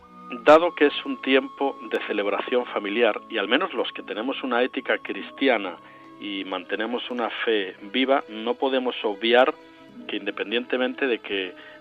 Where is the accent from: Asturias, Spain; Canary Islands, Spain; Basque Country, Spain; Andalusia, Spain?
Asturias, Spain; en Asturias, en mi tierra, cuando llegaba el tiempo de Navidad, salíamos con nuestro papá a recoger musgo por los bosques húmedos de Asturias